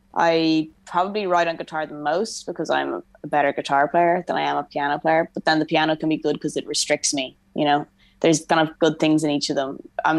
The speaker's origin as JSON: {"language": "English", "town": "Dublin", "region": "Leinster", "country": "Ireland", "tie": "born or raised there", "said": "Playing Button Factory last year, a venue in Dublin, because it's my hometown"}